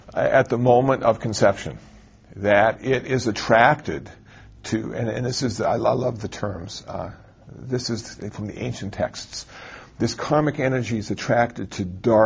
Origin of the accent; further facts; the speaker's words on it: Iowa City, Iowa, United States; born there; You know, I was born in Iowa City, Iowa, because my parents were in school